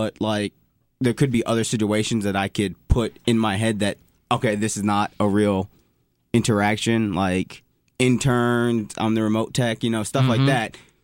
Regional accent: New York, United States; I grew up in New York, so I had my fair share of large amounts of people.

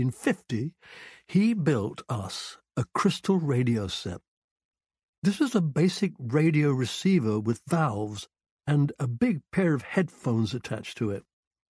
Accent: India; my first musical memory as a boy growing up in India was being put in my church school's choir.

